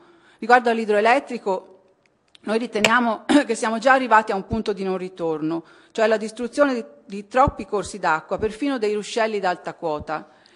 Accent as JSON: {"language": "Italian", "town": "Belluno", "region": "Veneto", "country": "Italy", "said": "Io vengo da Belluno"}